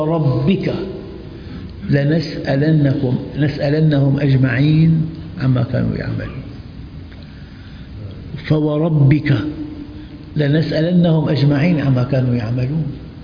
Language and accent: Arabic; Syria; فالإنسان والله بعرف يعني عالم جليل عندنا بسوريا